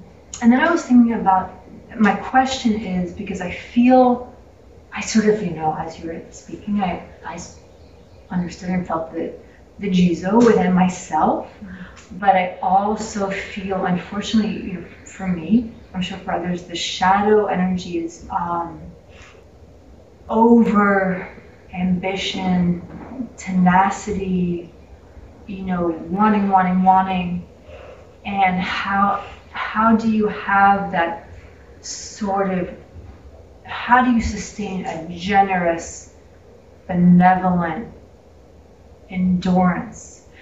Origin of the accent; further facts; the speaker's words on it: United States; it was delivered in what was for me as an American a very non-standard way